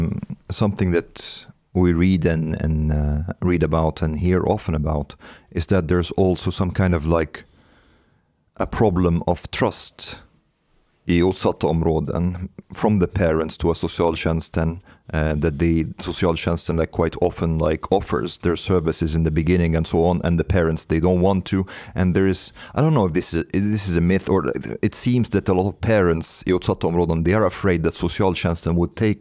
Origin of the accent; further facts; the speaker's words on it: Egypt; now in Sweden; Ja, jag kommer från Egypten förresten.